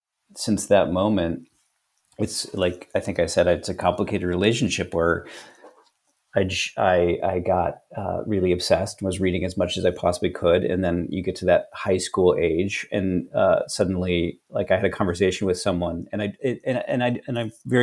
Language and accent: English; Omaha, Nebraska, United States; I'm from Omaha, Nebraska, and my mom took me to this bookstore called B. Dalton Bookstore.